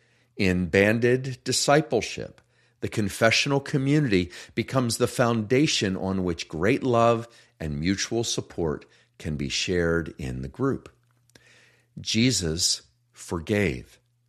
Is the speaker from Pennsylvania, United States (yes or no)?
yes; Pennsylvania, United States; it happened not far from my hometown in Pennsylvania.